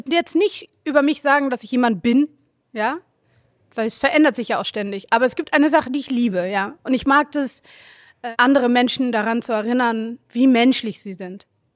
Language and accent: German; Hamburg, Germany; Ja, auch, Hamburger Dirn. Ich bin genauso in Deutschland geboren und aufgewachsen wie du.